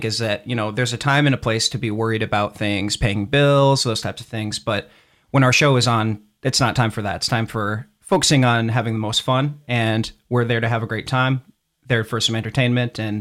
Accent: Panora, Iowa, United States; I love those shows because I'm from a small town. I'm from Panora.

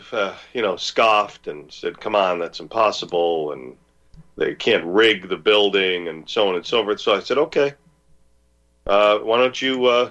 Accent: New Jersey, United States; being born and raised in the Garden State and being close to New York City.

